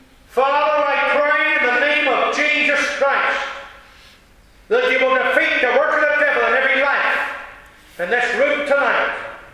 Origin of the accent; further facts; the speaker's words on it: Northern Ireland, United Kingdom; Well, my accent. And you know, if you're from Northern Ireland here, you don't think you have an accent, you go somewhere. Then you need a three interpreters. We talk quick, you know, in this country.